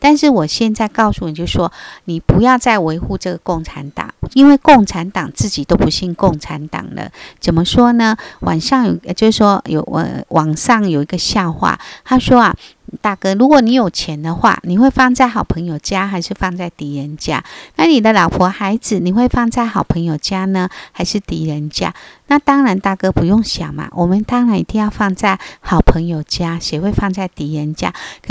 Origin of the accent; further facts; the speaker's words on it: China; 所以我们中国人都是讲善恶有报的嘛